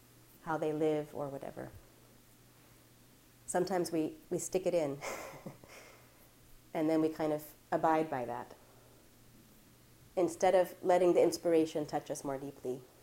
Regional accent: Southern US, United States; I grew up in the South, so I don't know if we want to turn on the air conditioning.

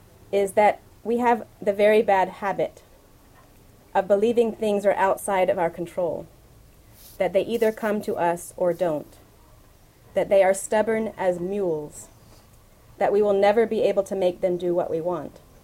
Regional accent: Atlanta, Georgia, United States; There was a civil rights worker in the city where I grew up in Atlanta in the United States who died in the last year.

